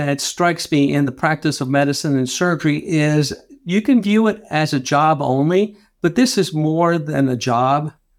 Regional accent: Atlanta, Georgia, United States; Basically, I was born and raised in Atlanta. My mother and father were both physicians, one from Peru and one from Mexico.

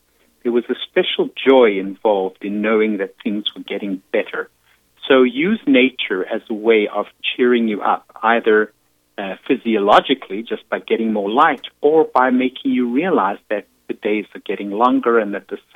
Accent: South Africa; now in New York City, United States; when I came from South Africa, which is, you know, sunny and very warm and pleasant, and I came to New York City

